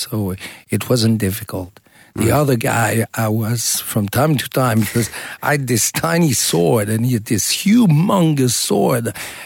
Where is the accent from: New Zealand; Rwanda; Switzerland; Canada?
Switzerland; also born or lived in United States; I was born in the States. I was raised in Switzerland and many different places.